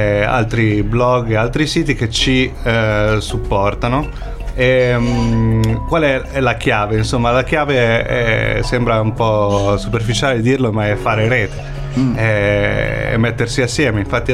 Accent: Cagliari, Sardinia, Italy; accent: Sardinian; now in Milan, Italy; il mio accento a Milano adesso è sardo, considerato cagliaritano, sardo, certo

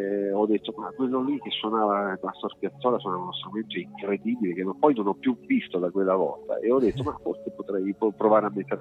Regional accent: Fermo, Marche, Italy; Io sono di Fermo, delle Marche, del sud delle Marche, sì.

